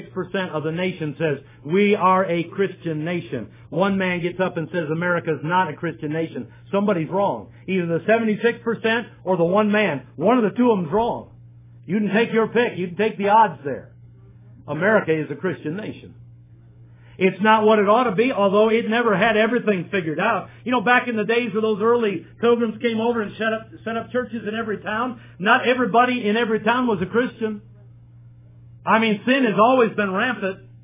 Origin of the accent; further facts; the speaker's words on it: Detroit, Michigan, United States; I grew up in Detroit.